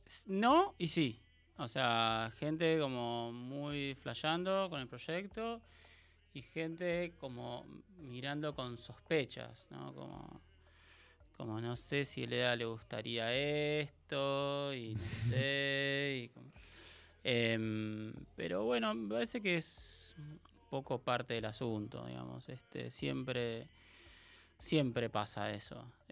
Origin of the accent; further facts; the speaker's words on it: Buenos Aires, Argentina; born there; nosotros nacimos en Buenos Aires.